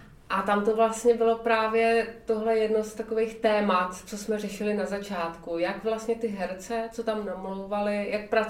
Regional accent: Prague, Czechia; ono se to odehrává v Praze, já jsem z Prahy

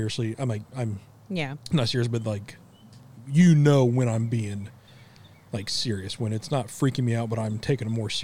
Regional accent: Midwest, United States; now in US South; Because growing up in the Midwest, in the Great Plains, tornadoes are just a way of life.

